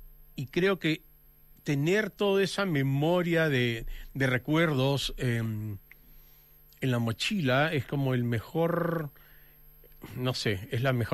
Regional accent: Lima, Peru; now in Santiago, Chile; Yo venía de Lima

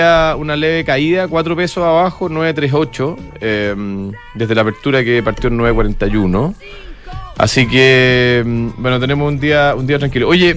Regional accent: Chile; como chileno, indirectamente o directamente propietario de Enami, a través del fisco de Chile

